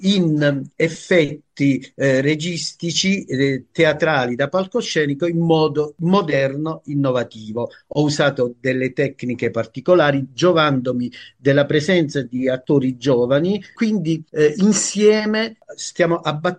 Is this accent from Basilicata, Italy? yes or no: yes; Basilicata, Italy; Essendo io anche lucano e avendo sofferto l'emigrazione